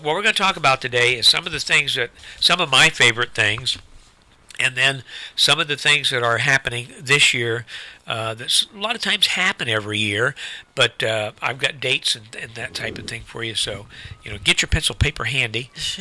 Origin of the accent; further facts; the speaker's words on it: Lucasville, Ohio, United States; also born or lived in Portsmouth; I was born in Portsmouth. I was raised in Lucasville, which no one ever knew where Lucasville was until they built the state penitentiary there, and then that put us on the map.